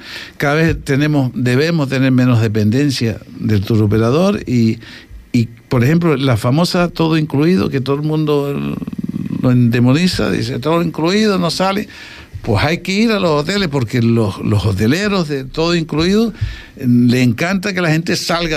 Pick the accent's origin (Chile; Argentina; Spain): Spain; Canary Islands; que somos canarios también.